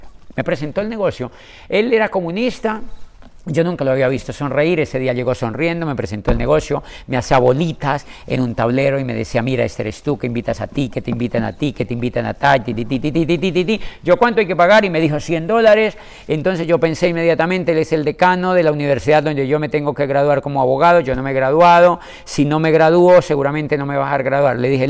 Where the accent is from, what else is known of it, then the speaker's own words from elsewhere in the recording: Colombia; Y en mi país, por aquella época, cuando dura la carrera de derecho, cuando yo la hago, había vivido el país la etapa más convulsionada de la historia que se halla seguramente reciente en Colombia.